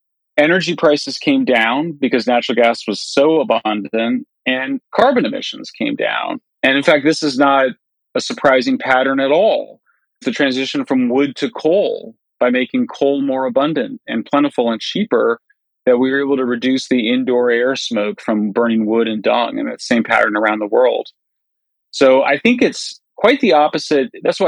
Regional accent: California, United States; It's happened, like I mentioned, in California, my home state, where the anti-nuclear movement really begins in the 1960s and 70s.

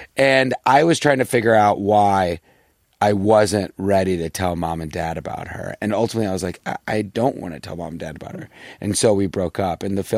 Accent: United States; born there; Yeah, I'm American born.

